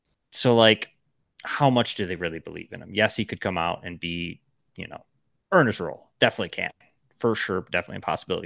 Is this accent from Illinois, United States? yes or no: no; Buffalo, New York, United States; Obviously, I'm from Buffalo. I'm a Bills fan through and through.